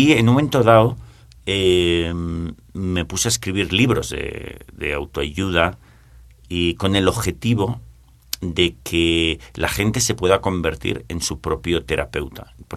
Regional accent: Barcelona, Catalonia, Spain; soy español, de Barcelona, estudié en la Universidad de Barcelona.

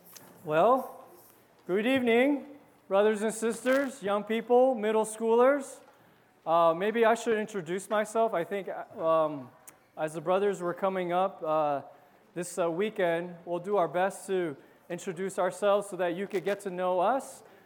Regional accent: Piscataway, New Jersey, United States; I am from Piscataway, New Jersey. Piscataway, it's a funny name. It's a name of an Indian tribe. And it's in the middle of New Jersey.

